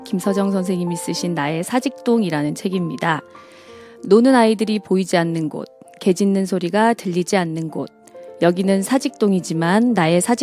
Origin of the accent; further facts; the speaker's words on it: Gwangyang, South Jeolla, South Korea; 저는 고향이 아주 조그만 섬이거든요. 지금 이제 광양제철소가 서 있는 그곳이 제가 태어난 곳이거든요.